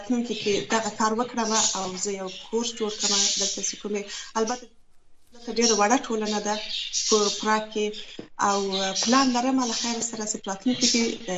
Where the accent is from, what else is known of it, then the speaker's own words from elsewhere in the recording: Kabul, Afghanistan; born there; زه په کابل کې زیږیدلی یم.